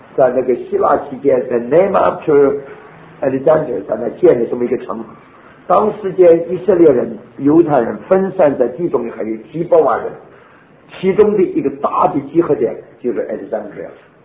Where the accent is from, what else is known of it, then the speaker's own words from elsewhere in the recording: China; 但是又不像我们中国人说兄弟立于墙外于屋